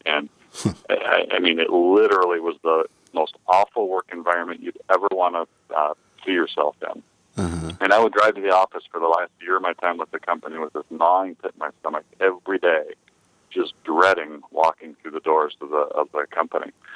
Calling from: Lambertville, Michigan, United States; The Toledo, Ohio area. Actually, a town called Lambertville, Michigan, which is 1 mile north of Toledo, just a suburb of the Toledo area.

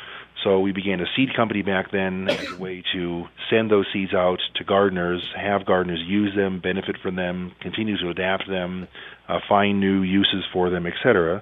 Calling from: New Mexico, United States; I'm calling from New Mexico.

